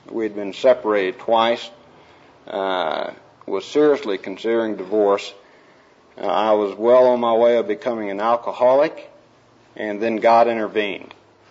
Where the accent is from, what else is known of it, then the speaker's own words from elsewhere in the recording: San Antonio, Texas, United States; also born or lived in Shamrock; And we moved then to Shamrock, Texas, and then moved down to San Antonio in 1944, and I was raised and lived in San Antonio from 1944 until 1967.